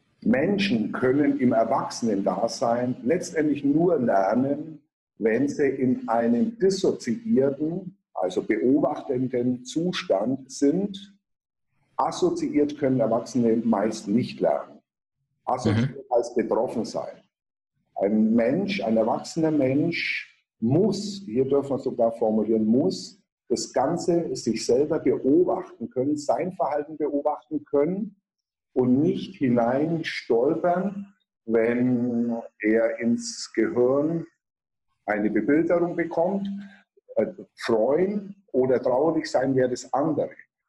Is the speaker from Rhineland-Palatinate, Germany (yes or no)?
no; Ansbach, Bavaria, Germany; Ich stamme ursprünglich aus Ansbach. Ansbach liegt zwischen Nürnberg und Würzburg.